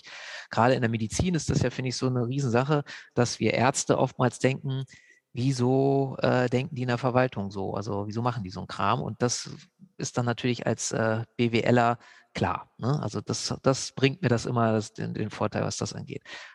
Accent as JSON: {"language": "German", "region": "Lower Saxony", "country": "Germany", "tie": "born or raised there", "also_born_or_lived": "Nuremberg", "said": "Ich bin in Nürnberg geboren, habe da aber nie, also ich kann mich gar nicht an die Stadt erinnern, so leider, soll ja sehr schön sein da. Bin dann in der Nähe von Braunschweig in Niedersachsen aufgewachsen."}